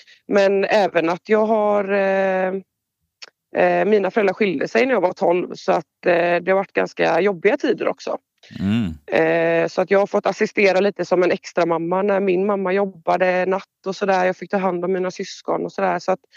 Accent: Körn, Västra Götaland County, Sweden; now in Gothenburg, Sweden; Jag är inte uppvuxen i Göteborg, men jag bor här nu. Jag är från Körn innan, en liten ö utanför Göteborg.

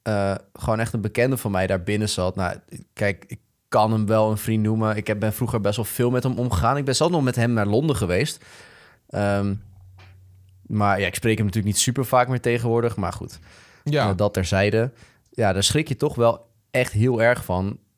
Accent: Ede, Gelderland, Netherlands; Ja, kijk, zoals de mensen misschien wel weten, kom ik uit Ede.

